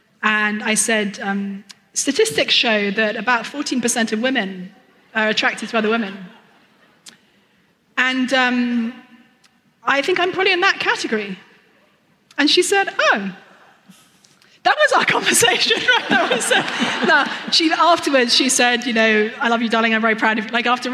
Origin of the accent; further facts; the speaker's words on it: United Kingdom; I'm British, so I'm instinctively very reserved.